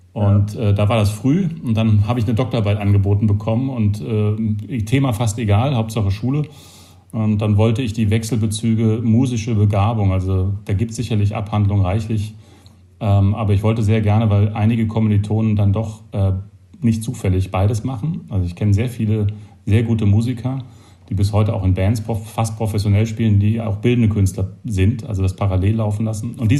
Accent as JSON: {"language": "German", "town": "Mannheim", "region": "Baden-Württemberg", "country": "Germany", "tie": "born there", "also_born_or_lived": "Rhineland-Palatinate", "said": "Ja, ich bin Mannheimer, obwohl ich da nie gewohnt habe, dort geboren, 1972, am Tag vor Weihnachten. Zur Oberstufe ging es dann aus Land nach Rheinland-Pfalz"}